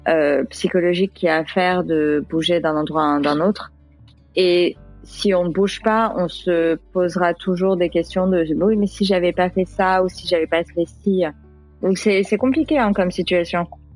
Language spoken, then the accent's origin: French; France; Je fais « Tiens, mais foutez-moi la paix, je suis française. Enfin, j'ai habité ici, je sais pas ce que vous voulez de plus. »